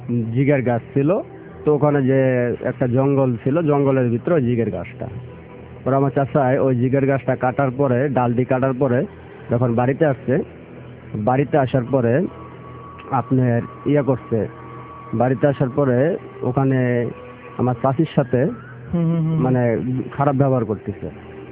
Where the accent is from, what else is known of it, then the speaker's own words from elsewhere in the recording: Chittagong, Chittagong Division, Bangladesh; Building contractor, Chittagong থেকে আসছি।